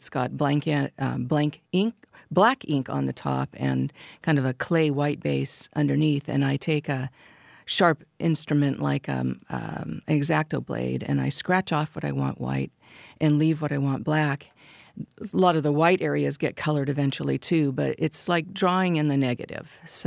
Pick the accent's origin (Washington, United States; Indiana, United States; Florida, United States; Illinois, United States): Washington, United States; I grew up in the Northwest in Washington State